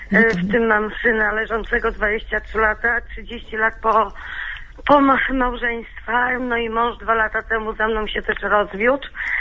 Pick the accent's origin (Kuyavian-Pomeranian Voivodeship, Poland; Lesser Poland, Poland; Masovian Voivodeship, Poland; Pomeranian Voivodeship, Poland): Masovian Voivodeship, Poland; Wołomin; do Warszawy, bo jestem z Wołomina, dojechać